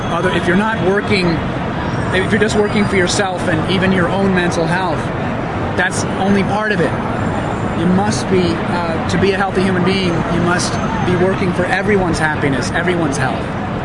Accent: New York, United States; Well, I was born and bred on the Upper East Side.

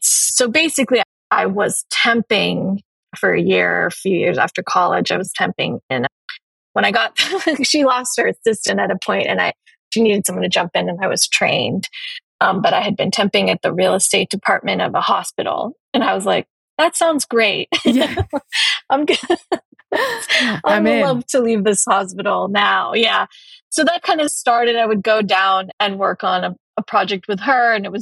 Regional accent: Los Angeles, California, United States; Well, I grew up in Los Angeles.

